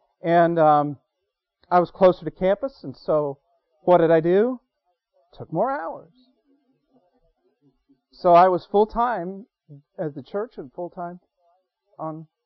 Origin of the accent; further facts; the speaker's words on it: Florida, United States; also born or lived in Illinois; I grew up in Florida for the most part. The first 6 years were in Illinois.